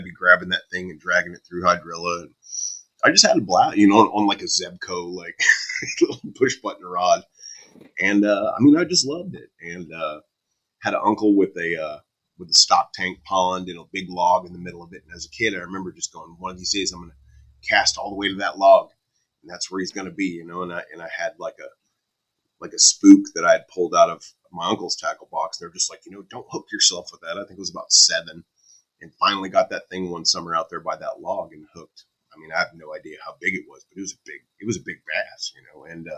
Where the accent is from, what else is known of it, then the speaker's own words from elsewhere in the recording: Texas, United States; And, you know, we grew up fishing in East Texas, where both sets of grandparents were from.